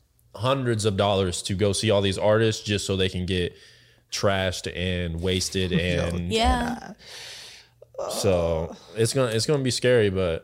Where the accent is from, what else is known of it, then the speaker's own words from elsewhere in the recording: Midwest, United States; I mean, I'm from the Midwest, so I really enjoy it.